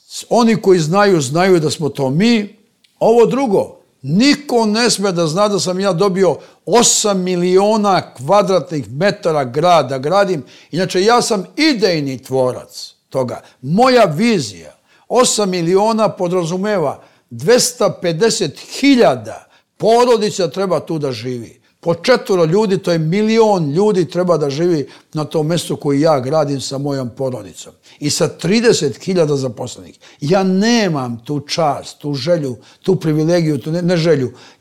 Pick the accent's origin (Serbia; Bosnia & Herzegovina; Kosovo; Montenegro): Kosovo; Peć, Peć District; Mi smo iz Peći, sa Kosova i Metohije, popeli se na krov sveta u tom poslu.